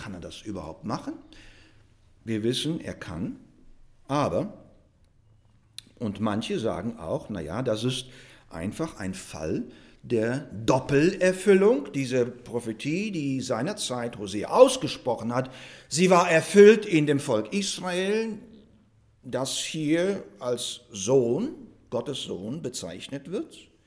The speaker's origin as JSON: {"language": "German", "country": "Russia", "tie": "born or raised there", "said": "Ich bin zwar in Russland zur Welt gekommen, in einer deutschen Familie bin ich aufgewachsen. Meine erste Sprache, die ich gelernt habe, auch in Russland, war Deutsch und dann Russisch."}